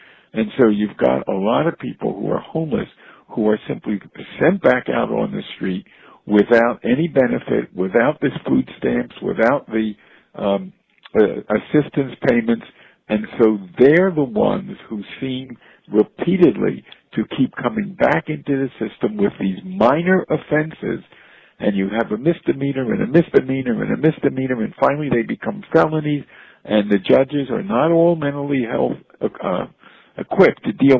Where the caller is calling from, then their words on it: Philadelphia, Pennsylvania, United States; I'm calling from Philadelphia.